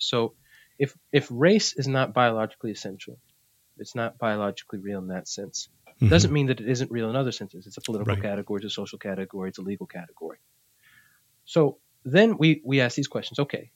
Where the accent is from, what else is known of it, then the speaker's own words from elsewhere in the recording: Puerto Rico; I'm down in Boricua, in Puerto Rico, I'm part of the racialized majority in terms of the island. Why? Because I'm Puerto Rican. I'm from Puerto Rico.